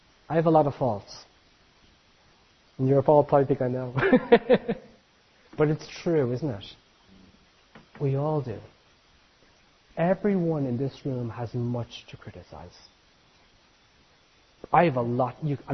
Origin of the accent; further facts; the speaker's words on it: Ireland; Irish people are allowed to do this. Nobody else can stand up and say this. I'm Irish, I can say it, right?